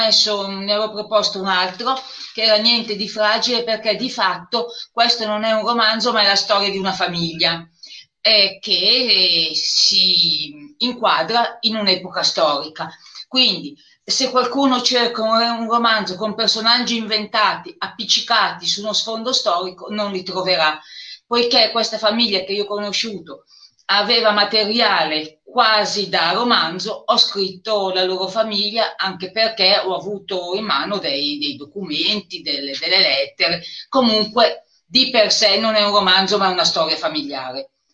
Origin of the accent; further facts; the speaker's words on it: Monza, Lombardy, Italy; Da Monza.